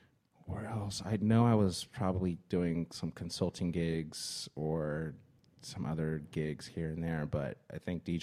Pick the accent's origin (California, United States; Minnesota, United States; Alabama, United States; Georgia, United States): California, United States; San Francisco; I grew up in San Francisco. So skating in some like camo pants was like, that was the vibe.